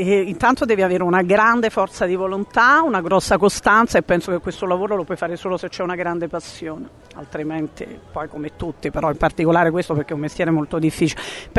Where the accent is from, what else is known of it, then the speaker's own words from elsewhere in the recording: Naples, Campania, Italy; io sono napoletana